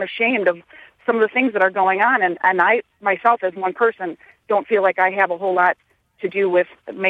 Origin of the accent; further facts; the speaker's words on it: Mequon, Wisconsin, United States; I grew up in Mequon. I went to Homestead with John.